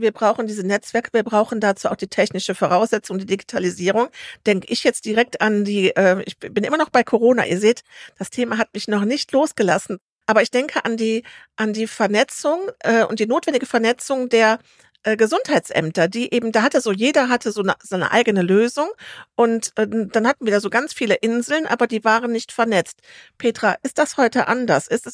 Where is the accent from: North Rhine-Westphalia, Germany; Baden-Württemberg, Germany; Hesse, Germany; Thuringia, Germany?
North Rhine-Westphalia, Germany; Ich komme aus der Nähe von Bonn.